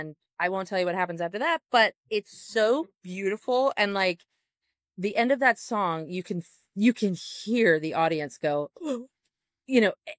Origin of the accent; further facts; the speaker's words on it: United States; it's very personal in that I come from America.